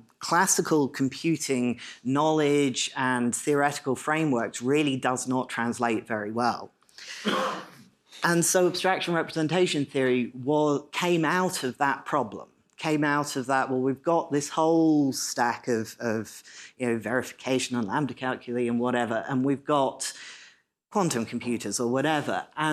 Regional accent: United Kingdom; Only because this is Canada and I'm British, I'm going to do it a little bit more politely.

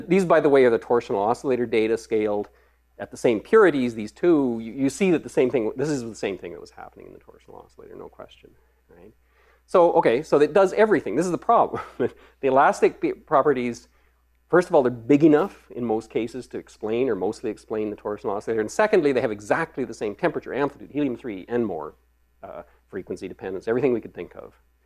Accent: Edmonton, Alberta, Canada; I'm from Edmonton

